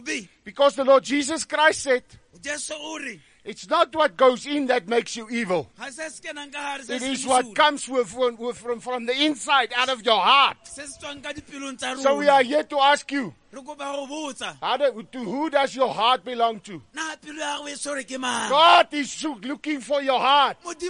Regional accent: George, Western Cape, South Africa; We come from George in the Southern Cape.

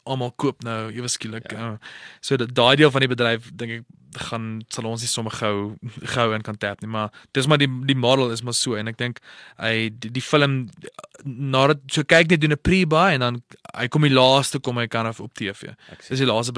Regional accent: Potchefstroom, North West, South Africa; So ek het groot geword in Potchefstroom, laerskool, hoërskool.

